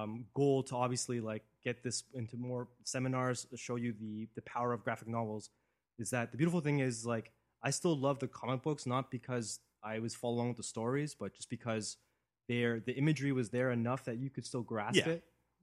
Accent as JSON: {"language": "English", "town": "East York", "region": "Ontario", "country": "Canada", "tie": "born or raised there", "said": "So, like, I grew up in the East York area. And at Agent Court Mall, are you familiar with that mall?"}